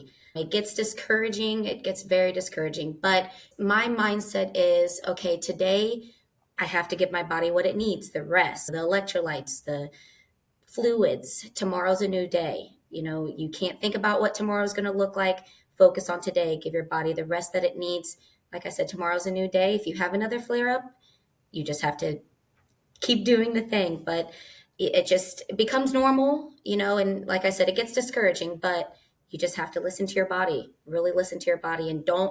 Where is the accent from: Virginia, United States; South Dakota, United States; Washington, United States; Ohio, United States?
Ohio, United States; Springfield; also born or lived in Urbana; I am from Urbana, Ohio, but I mean, I grew up in Springfield